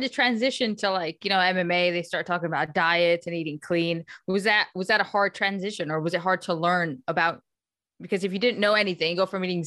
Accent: United States; No, but I grew up in America, so I know what you're talking about.

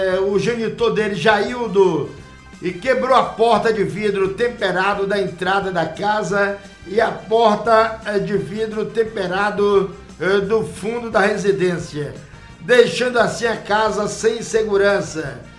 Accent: Ilhéus, Bahia, Brazil; Quando ele soube que eu sou de Ilhéus

